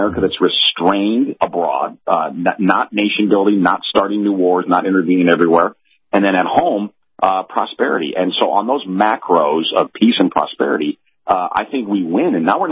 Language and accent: English; United States; as an American I want to see good debate